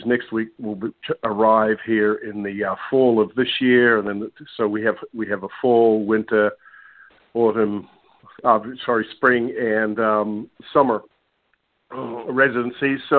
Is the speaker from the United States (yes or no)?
no; New Zealand; I'm originally from New Zealand. You might be wondering where my accent's from.